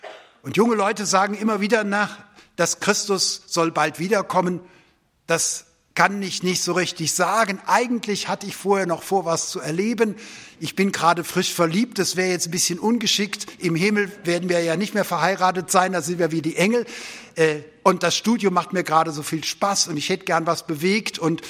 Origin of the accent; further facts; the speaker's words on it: Rhineland, Germany; Ich komme aus dem Rheinland, ich sage sofort, ja.